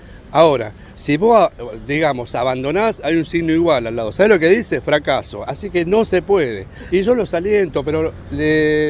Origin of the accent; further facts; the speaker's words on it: Chaco, Argentina; Soy del Chaco. Soy del Chaco y vine a poner el pecho, o sea, vine a probarme a mí mismo.